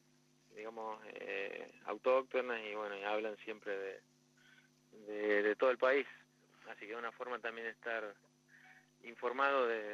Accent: Chilecito, La Rioja, Argentina; also born or lived in Patagonia; now in Río Grande, Argentina; Sí, de Chilecito, de la provincia de La Rioja.

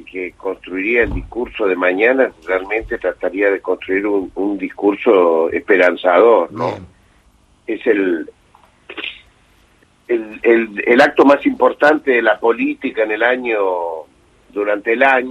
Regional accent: Neuquén, Argentina; Yo me crié en Neuquén.

